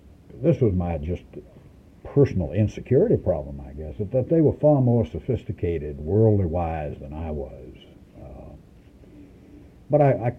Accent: Fredericksburg, Virginia, United States; Came from Fredericksburg.

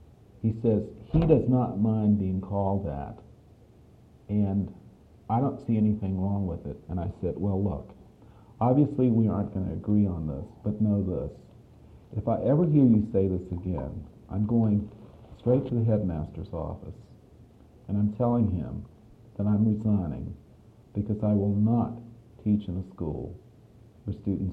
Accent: Virginia, United States; had not gone on in my experience of growing up in Virginia.

